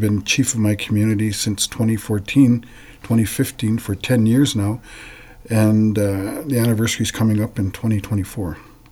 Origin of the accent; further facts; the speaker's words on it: Manitoba, Canada; I'm from the Lake Manitoba First Nation, formerly known as Dog Creek. I'm a father of six, grandfather of 16 grandchildren.